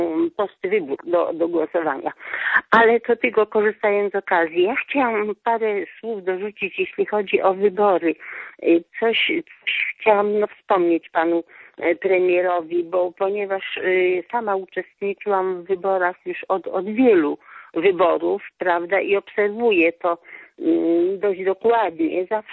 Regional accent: Kołobrzeg, West Pomeranian Voivodeship, Poland; tu jestem z Kołobrzegu

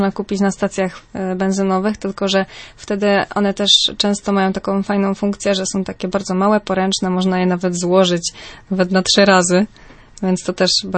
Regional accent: southern Poland, Poland; jest takie bardziej zgłębienie naszej polskiej ziemi, szczególnie południa, skąd pochodzę, a w szczególności właśnie gór, bo mieszkam niedaleko gór

